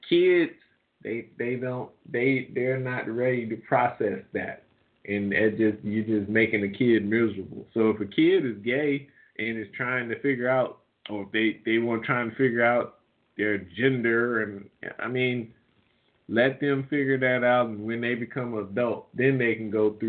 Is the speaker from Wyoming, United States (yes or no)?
no; Indianapolis, Indiana, United States; born there; I preface this by saying I was born in Indianapolis, and I've said this. I'm a Pacer fan.